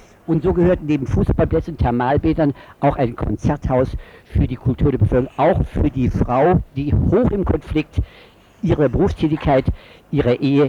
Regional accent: Freiburg, Baden-Württemberg, Germany; Ich bin Freiburger, geboren 1923.

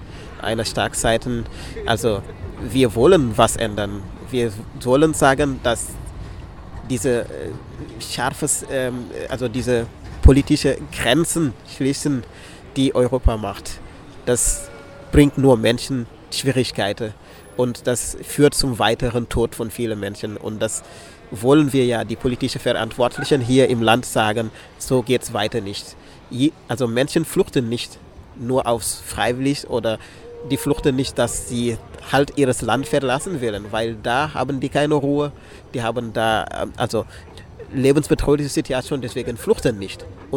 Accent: Senegal; now in Freiburg, Germany; Ursprünglich komme ich aus dem Senegal

